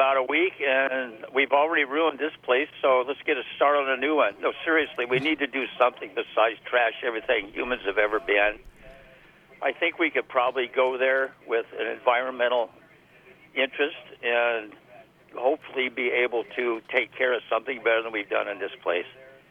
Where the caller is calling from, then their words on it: Kathleen, United States; Well, I'm calling from Kathleen, but it's almost to the moon.